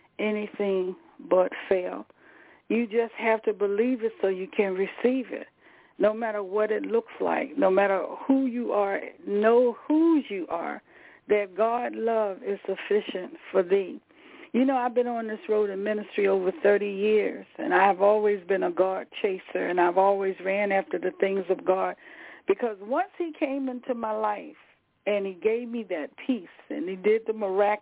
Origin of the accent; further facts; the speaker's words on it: the South, United States; I have always, you know, liked to put flowers down and put my hands in dirt because I'm from the South. I'm old country girl.